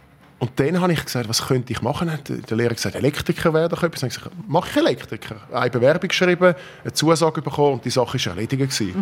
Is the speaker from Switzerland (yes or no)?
yes; Kloten, Zurich, Switzerland; Ich bin im Schlufweg aufgewachsen. Ich meine, sportlicher wie der Schlufweg in Kloten kann man gar nicht sein.